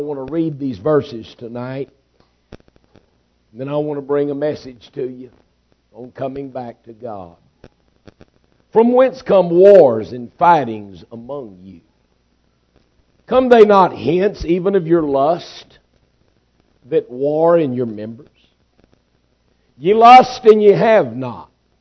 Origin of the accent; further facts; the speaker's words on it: Nacogdoches, Texas, United States; I find it interesting that growing up in Texas, getting saved in Nacogdoches